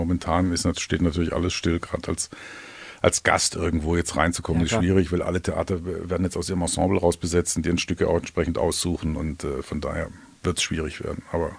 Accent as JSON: {"language": "German", "town": "Stuttgart", "region": "Baden-Württemberg", "country": "Germany", "tie": "born or raised there", "also_born_or_lived": "Hamburg, Germany", "said": "ich bin groß geworden in Stuttgart, ja, war zwischendurch 3 Jahre im Internat am Bodensee, dann war ich in Hamburg auf der Schauspielschule, dann Trier, Bern, Tübingen, Saarbrücken, da war ich zuletzt am Staatstheater"}